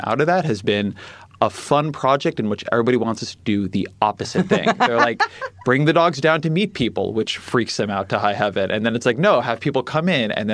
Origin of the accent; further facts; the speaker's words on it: Irvine, California, United States; I'm from Irvine. See? So Southern California, so Orange County.